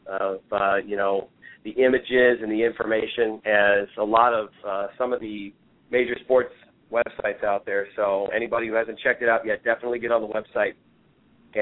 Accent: Wisconsin, United States; now in Phoenix, United States; Yeah, I live in the Phoenix area. I've lived out here for about the last 20 years, but I was raised in Wisconsin. I spent some time in Mequon and also in Waukesha.

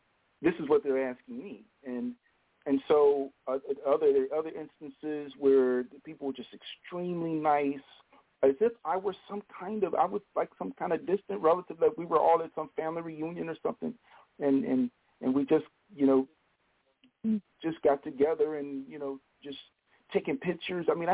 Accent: Chicago, Illinois, United States; Well, I'm from Chicago. I'm from Chicago. I grew up here.

